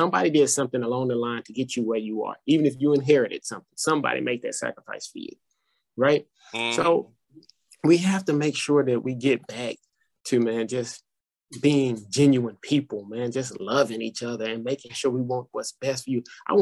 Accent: Madison, United States; because I grew up in Madison, right? I grew up in a totally different area from you

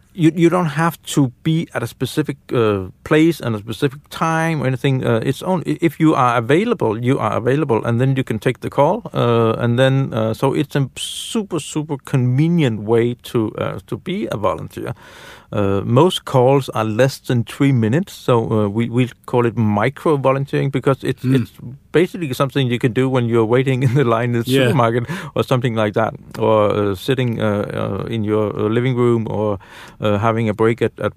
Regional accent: Denmark; English is a second language; I come from Denmark, it's a very small country

